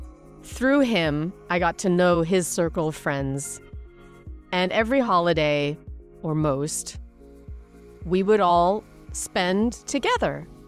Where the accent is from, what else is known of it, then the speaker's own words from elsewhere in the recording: Germany; moved away; I've been living here for 30 years, but I grew up in Germany, you know.